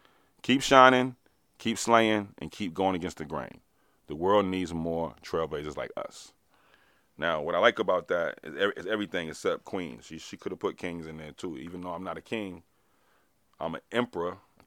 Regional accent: Roosevelt, New York, United States; also born or lived in Hempstead / Harlem; because I was born and raised in Roosevelt and Hempstead, Long Island. And then I moved to Harlem for a minute, and then I ended up going down south.

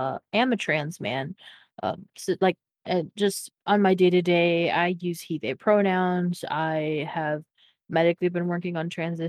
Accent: Texas, United States; I'm 28. I'm originally from Texas. I now live in the northern part of the United States.

